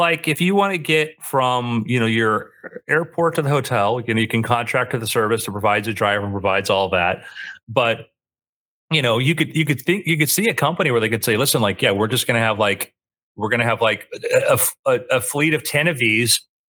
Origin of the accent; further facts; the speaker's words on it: Florida, United States; growing up in South Florida